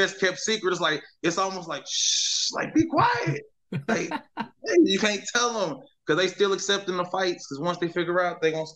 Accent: Louisiana, United States; DC's from Louisiana. I'm from Louisiana.

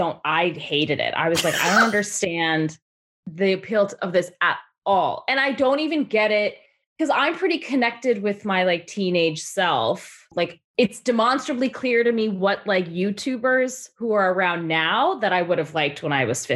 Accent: Canada; I was also growing up in Canada. So like the channels we got weren't always the same.

